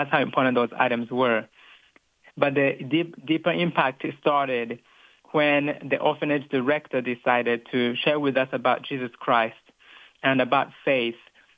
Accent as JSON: {"language": "English", "country": "Rwanda", "tie": "born or raised there", "second_language": "English", "said": "I was born and raised in Rwanda at a time when tribal unrest was at its greatest back in the 90s"}